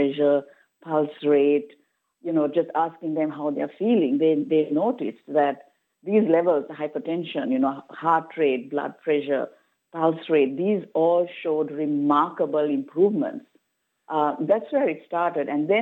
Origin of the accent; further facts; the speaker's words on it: Sri Lanka; now in Australia; When I moved to Australia in 2010 from Sri Lanka, I fell in love with Australia's bush and nature.